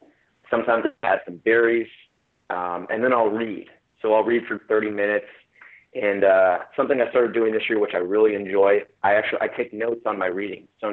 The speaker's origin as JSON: {"language": "English", "town": "Cleveland", "region": "Ohio", "country": "United States", "tie": "born or raised there", "lives_now": "Texas, United States", "said": "Yeah, but I grew up in Cleveland, so I'm allowed to do that now, and I'm allowed to gripe about it because I grew up with that."}